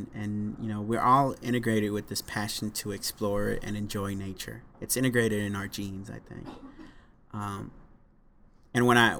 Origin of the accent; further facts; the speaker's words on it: Los Angeles, California, United States; You know, I grew up in South Central, didn't have much, grew up poor